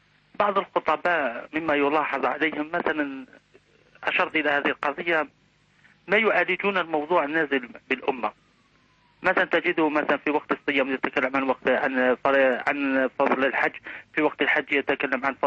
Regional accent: Algeria; عندنا في الجزائر

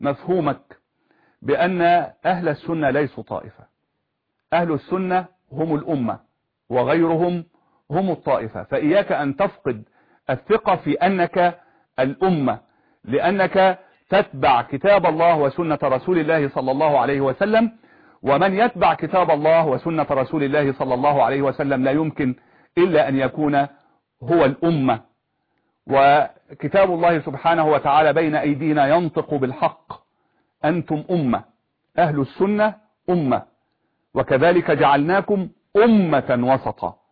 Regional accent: Egypt

